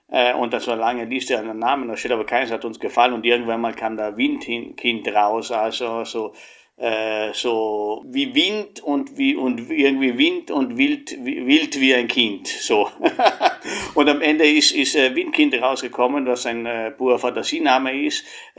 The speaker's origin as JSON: {"language": "German", "country": "Italy", "said": "Also ich komme ja aus Italien ursprünglich"}